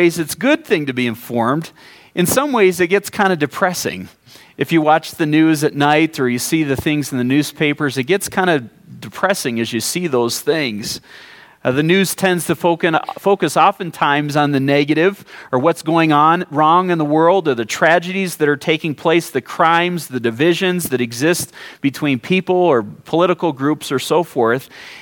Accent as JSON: {"language": "English", "town": "Mount Pleasant", "region": "Michigan", "country": "United States", "tie": "born or raised there", "said": "And I even check the daily news in my hometown of Mount Pleasant, Michigan every morning just to figure out what's going on."}